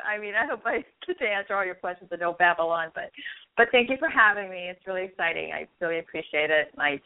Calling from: Washington, District of Columbia, United States; I'm calling from D.C. area.

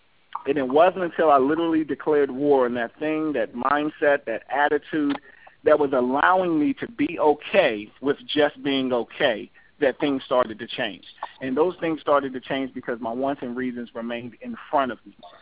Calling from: Maryland, United States; I'm calling in from the Maryland area

